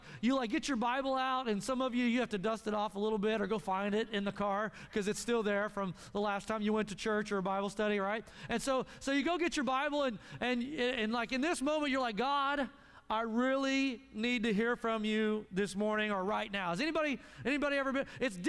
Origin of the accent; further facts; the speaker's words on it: Tulsa, Oklahoma, United States; We moved down from Arkansas, and I come from Tulsa, Oklahoma.